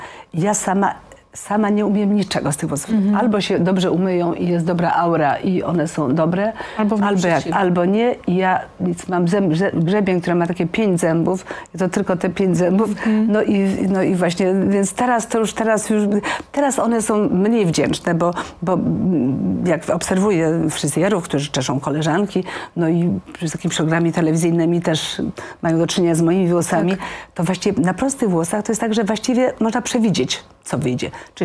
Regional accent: Świętokrzyskie Voivodeship, Poland; dzieciństwo spędziłam, co też tej książki wynika, na wsi sandomierskiej, tak, bez prądu elektrycznego, czy przy lampie naftowej.

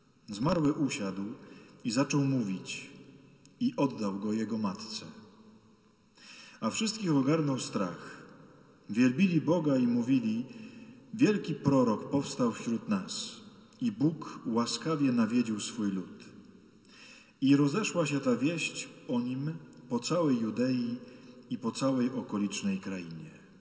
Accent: Myszków, Silesian Voivodeship, Poland; Ja pochodzę z Myszkowa koło Częstochowy i obok mnie jest taka mała miejscowość, która się nazywa Mysłów.

